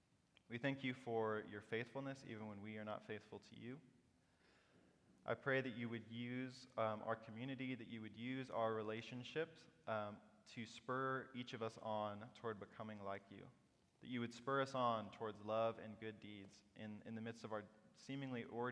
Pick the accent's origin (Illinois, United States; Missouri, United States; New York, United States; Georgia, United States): Illinois, United States; I grew up in Illinois and went to college there, and I moved out here after school.